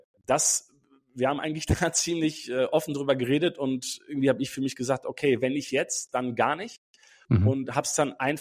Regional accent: Germany; born there; Ja, also meine Eltern, die sind selbst in Polen geboren worden. Ich bin hier in Deutschland geboren.

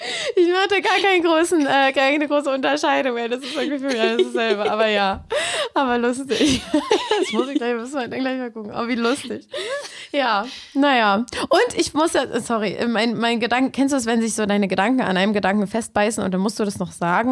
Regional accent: Berlin, Germany; Ich bin in Köpenick aufgewachsen und da ist dieses Unionstadion in der Ecke.

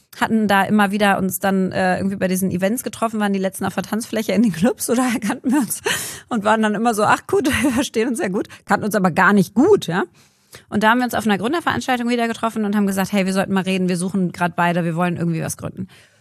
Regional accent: Berlin, Germany; Nach Berlin zurückgekommen in meine Heimatstadt

